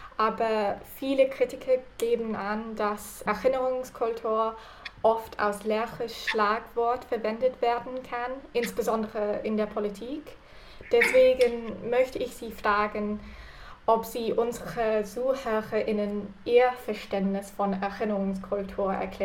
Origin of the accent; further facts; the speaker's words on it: United Kingdom; Ich komme aus Großbritannien.